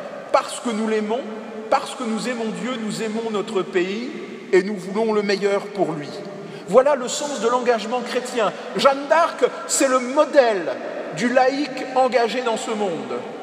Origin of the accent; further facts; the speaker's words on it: Paris, Île-de-France, France; il faut toujours rester modeste, même quand on est parisien, et je parle pour moi, évidemment